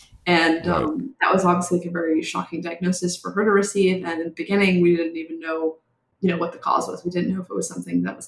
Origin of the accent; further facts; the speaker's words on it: Virginia, United States; Northern Virginia. So like 30 minutes south of DC.